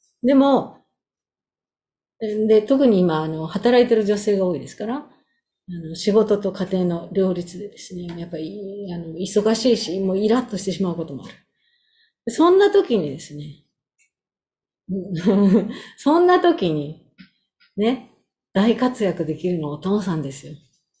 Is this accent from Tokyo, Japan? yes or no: yes; Tokyo, Japan; now in New York, United States; 私東京から来たんですけど